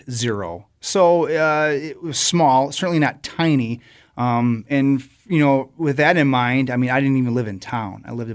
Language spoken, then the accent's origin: English; Crivitz, Wisconsin, United States; also born or lived in Green Bay; Then she did some administrative work, and at some point, about fifth grade, my parents had this idea of moving up to the Crivets area.